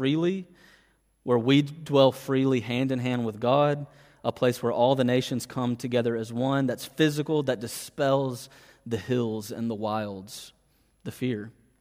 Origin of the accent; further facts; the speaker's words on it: Natchez, Mississippi, United States; moved away as an adult; I grew up in Natchez, Mississippi, right on the Mississippi River in the deep south. It's a small tourist town. It's a beautiful little town. And I was there for 18 years.